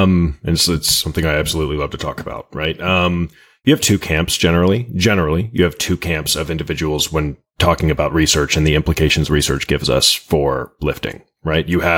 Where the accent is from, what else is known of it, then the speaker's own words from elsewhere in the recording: Alabama, United States; now in New York City, United States; So I'm from Alabama. So I didn't just on a whim come to Lehman College, a small CUNY college in the Bronx in New York, just cause, you know what I mean?